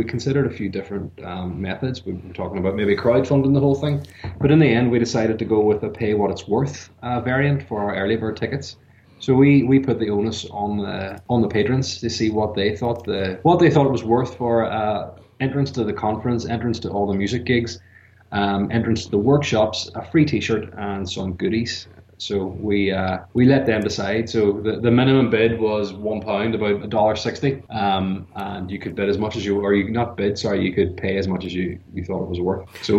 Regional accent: Derry, Northern Ireland, United Kingdom; also born or lived in England / Belfast / Berlin / United States; I'm from Derry. I'm a resident of the city. I've lived around the world in England, Belfast, Berlin. I've lived in America for a while as well.

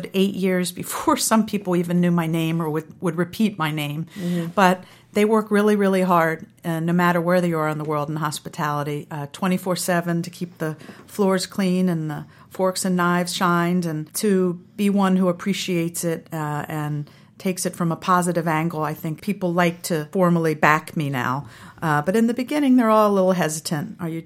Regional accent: Baltimore, Maryland, United States; I'm a fourth generation Baltimorean on one side and first generation Baltimorean on another.

